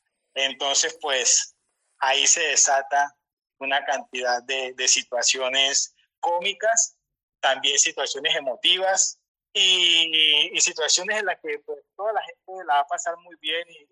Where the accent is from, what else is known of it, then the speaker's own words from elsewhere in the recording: Colombia; born there; quisiera volver a nacer en Colombia, quisiera volver a nacer en el pueblo donde nací, en el barrio donde nací, y me siento orgulloso de eso.